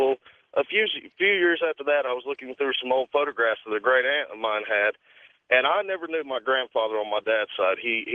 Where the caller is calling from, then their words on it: Hendersonville, North Carolina, United States; I'm calling from Hendersonville, North Carolina, actually.